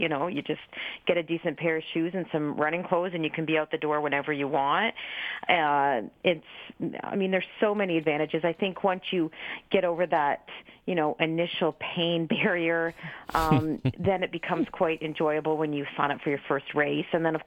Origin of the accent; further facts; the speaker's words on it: Alvinston, Ontario, Canada; Okay. Alvinston was my hometown. I went to Brook Central.